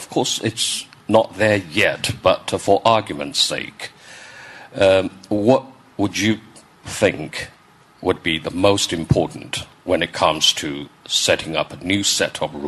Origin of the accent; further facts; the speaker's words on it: Shanghai, China; from Shanghai, China.